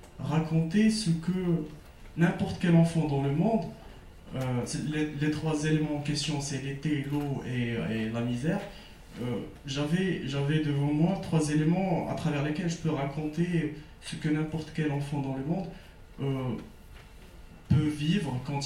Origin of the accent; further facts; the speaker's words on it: Morocco; je viens du Maroc.